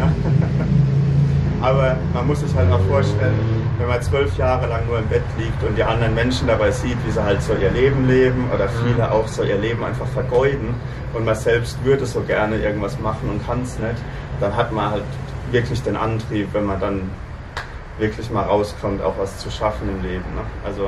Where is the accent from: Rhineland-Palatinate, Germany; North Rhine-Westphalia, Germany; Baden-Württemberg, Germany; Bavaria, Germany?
Rhineland-Palatinate, Germany; Neustadt; Ich komme aus Neustadt, falls es jemand kennt, in Rheinland-Pfalz.